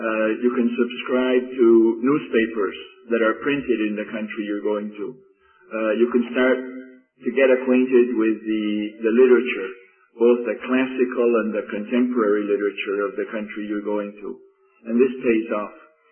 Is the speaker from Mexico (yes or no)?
yes; Mexico; as someone who was born and brought up in Mexico